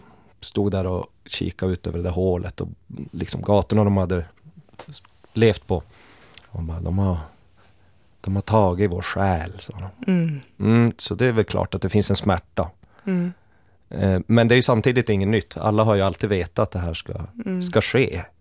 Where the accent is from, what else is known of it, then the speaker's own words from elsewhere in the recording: Malmberget, Norrbotten County, Sweden; Malmberget till och med har jag vuxit upp